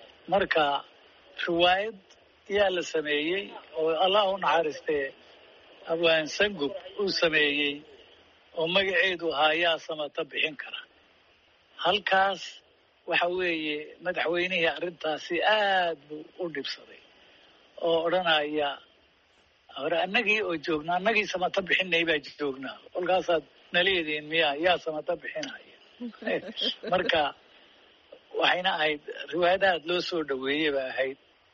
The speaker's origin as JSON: {"language": "Somali", "region": "Somali Region", "country": "Ethiopia", "tie": "born or raised there", "moved": "as an adult", "lives_now": "United States", "said": "waxaan ku soo barbaaray dalka Ethiopia oo qoomiyad ku joogaan deegaanka Soomaalida especially weliba Soomaalida iyo Oromada halkaas aan ku soo barbaaray"}